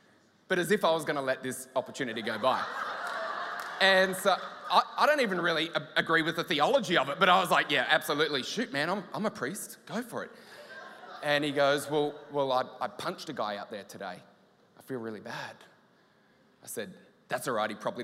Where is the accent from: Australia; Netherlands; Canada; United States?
Australia; Ouyen, Victoria; I grew up in Victoria. I grew up in Oyen.